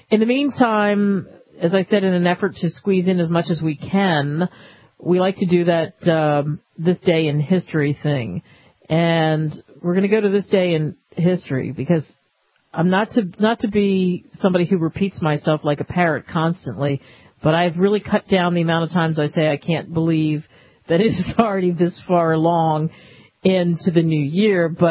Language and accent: English; New Jersey, United States; Now, I grew up in New Jersey, and we used to make jokes about Pennsylvania drivers